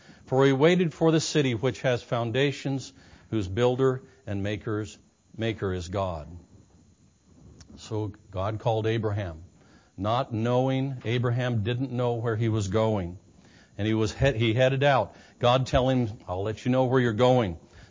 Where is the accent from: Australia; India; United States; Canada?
United States; Bakersfield, California; I'm from Bakersfield, California.